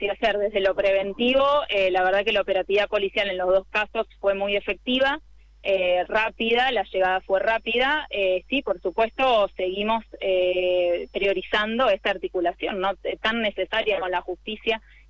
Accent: Santa Fe, Argentina; es algo que la verdad que nos duele a todos como santafesinos

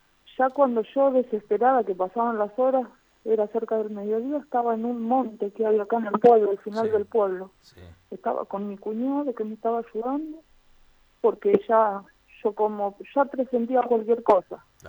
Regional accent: Los Quirquinchos, Santa Fe, Argentina; born there; En los Quirquinchos, que era mi pueblo, yo nací allá en los Quirquinchos

